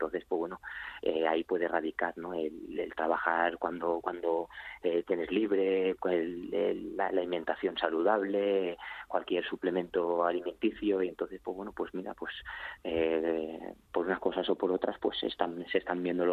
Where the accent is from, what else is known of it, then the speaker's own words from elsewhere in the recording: Alcoy, Valencian Community, Spain; somos de la misma población, somos los dos de Alcoy, y desde bien pequeños tenemos muchísimas áreas en común.